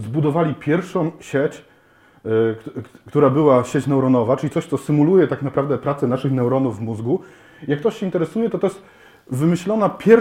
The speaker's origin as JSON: {"language": "Polish", "town": "Poznań", "region": "Greater Poland Voivodeship", "country": "Poland", "said": "tym bardziej jak ja jestem z Poznania, też się sobie poczuwam"}